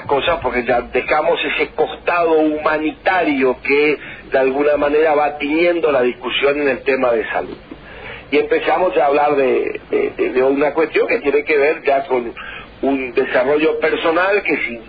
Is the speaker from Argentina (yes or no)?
yes; Argentina; Los argentinos somos quejosos